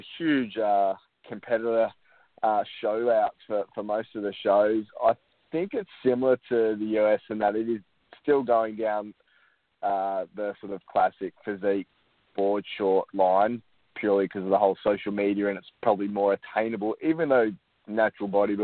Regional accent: Australia; accent: Australian; I'll try to speak really slowly so all you American listeners can understand my Aussie

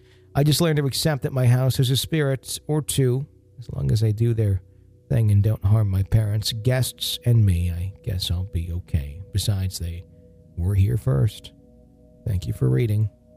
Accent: Virginia, United States; I was born and raised in Virginia and have lived in the same house my whole life.

